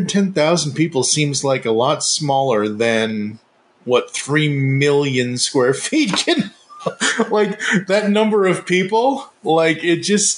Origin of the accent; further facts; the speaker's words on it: Boston, Massachusetts, United States; I bow before your New Yorkness, but I'm a Bostonian, damn it.